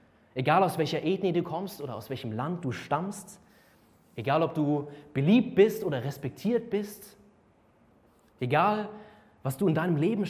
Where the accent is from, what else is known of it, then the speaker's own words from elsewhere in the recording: Munich, Bavaria, Germany; Ich komme ja aus München